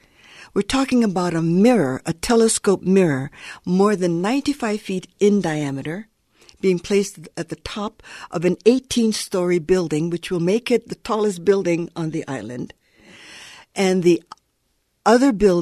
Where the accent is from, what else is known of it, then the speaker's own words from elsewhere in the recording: Hawaii, United States; It's very critical for me as a Hawaiian elder to be able to continue my connections with my culture and with people, my family, and others in the islands.